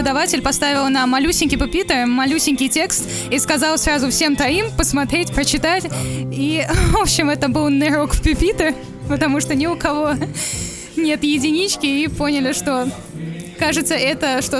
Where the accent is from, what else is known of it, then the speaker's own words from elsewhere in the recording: Bashkortostan, Russia; Дело в том, что мы приехали из Башкортостана, столица Башкортостан, поэтому...